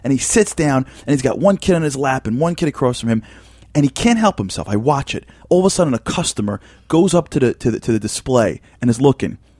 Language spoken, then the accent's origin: English; Cleveland, Ohio, United States; Well, I'm from Cleveland.